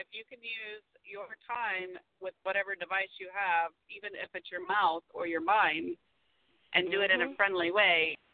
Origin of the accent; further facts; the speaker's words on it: the South, United States; so that caused even a bigger issue because it rhymes with absolutely everything growing up in the South, right?